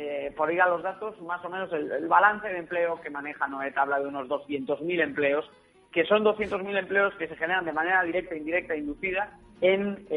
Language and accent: Spanish; Santiago de Compostela, Galicia, Spain; yo soy de Santiago de Compostela, sí. Entonces esa es la primera plaza, la más cercana que tenía de niño creciendo.